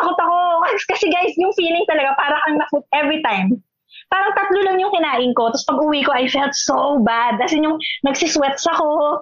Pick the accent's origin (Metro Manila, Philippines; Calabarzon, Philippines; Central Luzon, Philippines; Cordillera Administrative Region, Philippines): Metro Manila, Philippines; Manila; ako kasi bilang sa Maynila ako lumaki nung pagkabata ko, hindi pa ako actually nakakain ng talaba